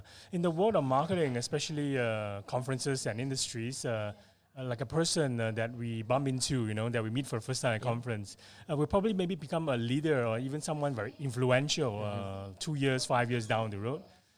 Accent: Singapore; Like I come from Singapore.

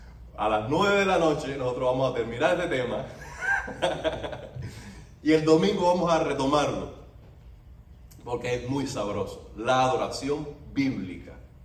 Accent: Cuba; Nosotros como cubanos hacemos cualquier cosa.

